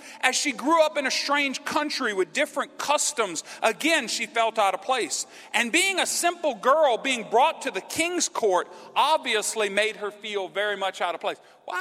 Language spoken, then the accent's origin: English; Louisiana, United States; First of all, I'm a Cajun in North Louisiana. That's not a good thing, okay?